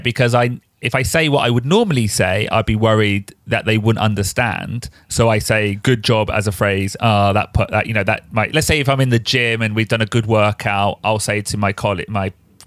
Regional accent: United Kingdom; as a British person

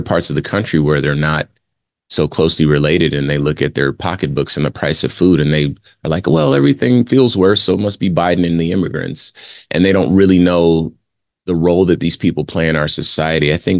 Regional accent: Phoenix, Arizona, United States; also born or lived in California; it certainly reflects my reality growing up in California and in Phoenix and Arizona.

